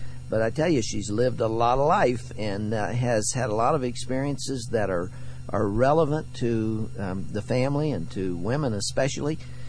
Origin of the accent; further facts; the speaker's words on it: Texas, United States; also born or lived in Louisiana / Oklahoma; You know, I was born in Louisiana, grew up in Texas and Oklahoma. When I first went to college in California, people laughed whenever I spoke. I'd say one sentence and people would make some comment about my accent. I've lost it now